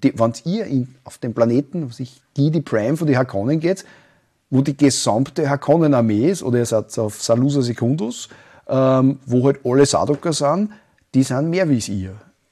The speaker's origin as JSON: {"language": "German", "region": "Upper Austria", "country": "Austria", "said": "Und ich darf Haxen sagen, ich bin Oberösterreicher"}